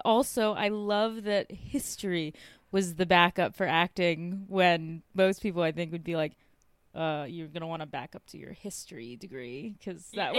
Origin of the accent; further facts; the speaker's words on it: United States; I mean, growing up in the States, you really get the sense